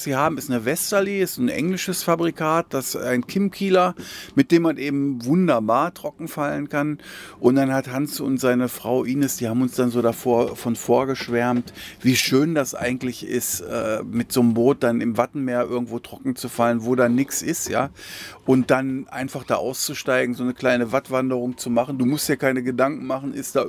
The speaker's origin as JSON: {"language": "German", "town": "Elsfleth", "region": "Lower Saxony", "country": "Germany", "said": "Und ich bin ja aus Elsfleth."}